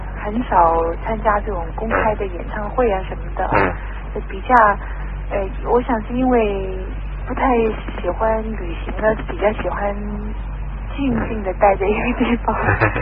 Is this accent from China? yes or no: no; Taiwan; 那我是从台湾来的，那么我是台湾生长的